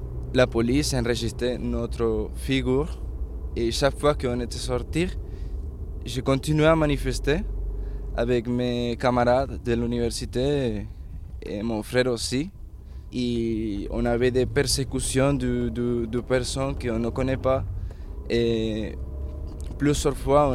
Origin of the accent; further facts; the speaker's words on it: Venezuela; French is a second language; moved away as an adult; now in France; Je viens de Venezuela, j'ai 23 ans.